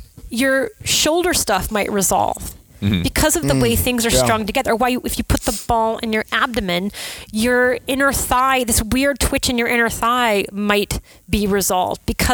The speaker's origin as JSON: {"language": "English", "town": "New Orleans", "region": "Louisiana", "country": "United States", "said": "I just want you to know I'm originally from New Orleans, so this is my Mardi Gras moment."}